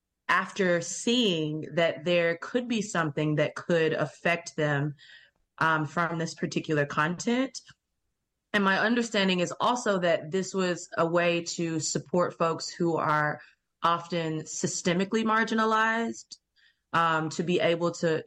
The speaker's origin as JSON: {"language": "English", "region": "the South", "country": "United States", "said": "someone who lives in a Black body, which I have obviously grown up in, I'm from the South of the United States."}